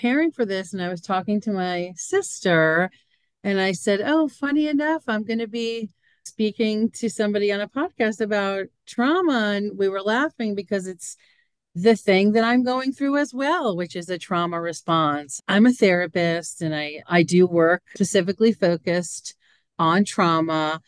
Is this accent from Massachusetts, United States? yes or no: no; New York, United States; I'm from New York.